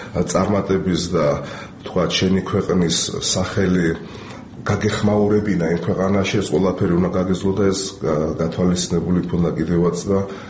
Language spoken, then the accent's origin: Georgian; Sukhumi, Abkhazia, Georgia; moved away; also born or lived in Tbilisi; დიახ, მე ეს სოხუმელი ვარ წარმოშობით. ეს ტრაგედია რომ მოხდა აფხაზეთის ზურთან დაკავშირებით, მაშინ გადმოვიდა ჩემი ოჯახი თბილისში